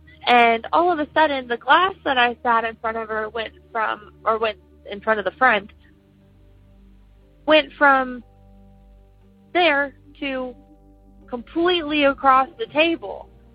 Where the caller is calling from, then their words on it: Texas, United States; also born or lived in Lafayette, Louisiana; I'm calling from Texas. I wanted to tell y'all a story from the time I lived in Louisiana.